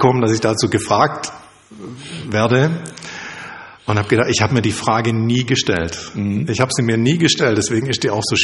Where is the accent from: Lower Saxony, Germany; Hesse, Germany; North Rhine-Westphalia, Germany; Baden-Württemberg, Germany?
Baden-Württemberg, Germany; Ulm; also born or lived in Stuttgart; now in Tübingen, Germany; Ich bin geboren in Stuttgart, ich bin aufgewachsen im Raum Ulm, habe auch wieder eine Zeit lang dann wieder in Stuttgart gelebt, dann jetzt wieder Tübingen, war Pfarrer in Darmstadt in der Nähe von Böblingen. Also das Württembergische zieht sich durch.